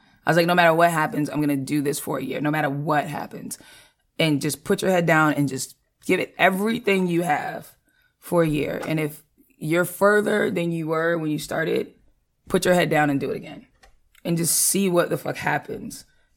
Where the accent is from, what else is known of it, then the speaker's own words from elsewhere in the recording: Boston, Massachusetts, United States; Dorchester.